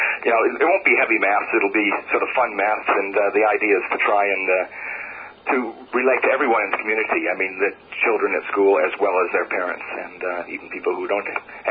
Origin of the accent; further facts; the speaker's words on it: United States; now in New Zealand; You can tell from my accent I'm American. I actually didn't start square dancing until I came to New Zealand.